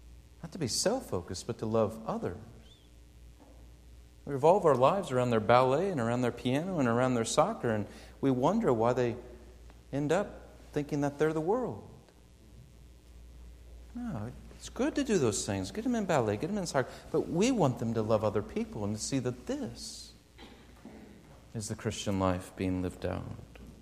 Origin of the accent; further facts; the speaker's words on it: Springfield, Illinois, United States; I went to visit her in my hometown, Springfield, Illinois.